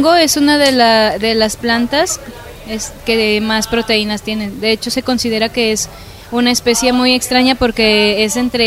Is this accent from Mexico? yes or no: yes; San Gabriel, Jalisco, Mexico; now in Ciudad Guzmán, Mexico; Vengo de San Gabriel.